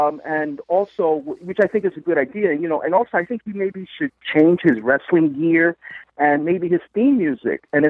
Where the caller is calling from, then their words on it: Bronx, New York, United States; Hi, I'm calling from Bronx, New York.